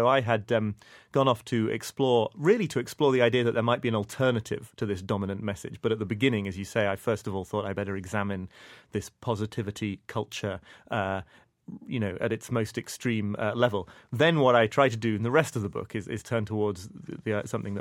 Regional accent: United Kingdom; even as a British person who doesn't leap out of chairs with excitement

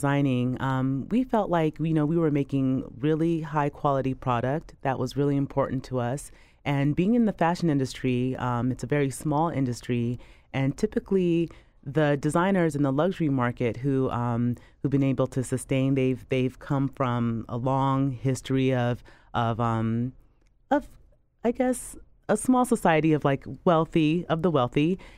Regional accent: Ghana; born there; So I was born in Ghana, and my mom has a scar on her cheek

